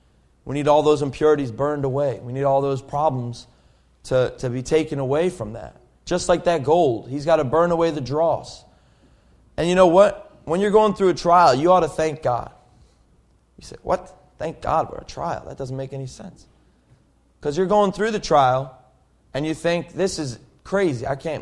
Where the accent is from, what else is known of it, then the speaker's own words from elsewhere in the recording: Somerset, New Jersey, United States; I'm from Somerset, New Jersey, by the way.